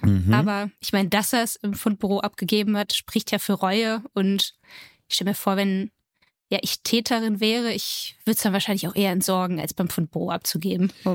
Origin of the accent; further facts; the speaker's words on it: Düsseldorf, North Rhine-Westphalia, Germany; eher Düsseldorf.